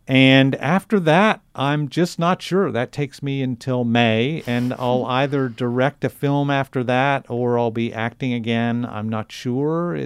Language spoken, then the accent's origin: English; Southwest, United States; coming from a decidedly urbane European ethnic background, but growing up in the Southwest, which couldn't have been more different than that.